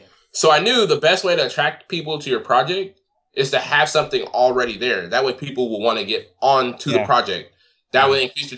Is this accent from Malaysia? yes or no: no; Antioch, California, United States; Okay, so yeah, I was born and raised in Antioch, California.